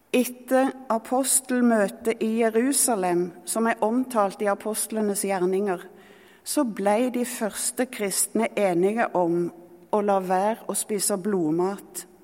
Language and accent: Norwegian; Hillevåg, Rogaland, Norway; Selv om jeg er fra Hillevåg, som ikke har så godt rykte på seg